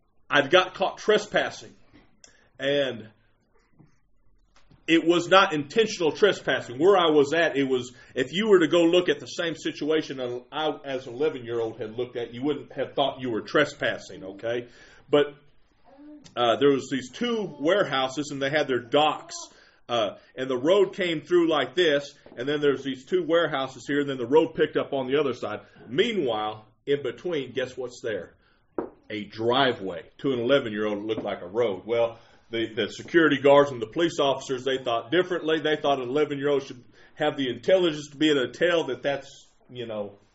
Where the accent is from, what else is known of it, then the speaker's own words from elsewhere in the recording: Dallas, Texas, United States; I'm from Dallas, Texas. Well, just south of Dallas, Texas